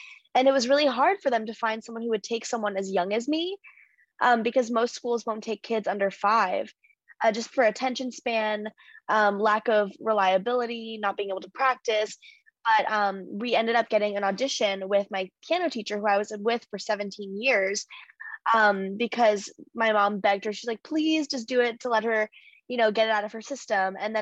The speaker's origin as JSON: {"language": "English", "country": "United States", "said": "I'm an American pop singer, songwriter, and producer."}